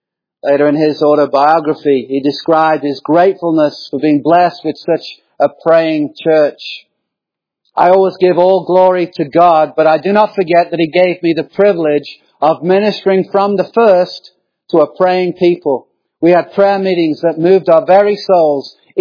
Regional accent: England, United Kingdom; as I did growing up in England in a Roman city.

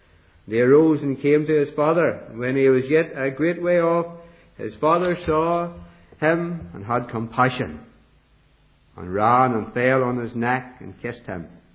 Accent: Northern Ireland, United Kingdom; born there; I was born in County Down in the 40s, at a brief while ago.

